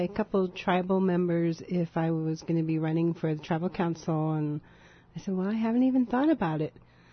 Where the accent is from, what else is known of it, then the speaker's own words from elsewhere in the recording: Sitka, Alaska, United States; also born or lived in Angoon; I was born and raised here in Sitka, and I left my freshman year after my dad retired from Mont Edgecombe.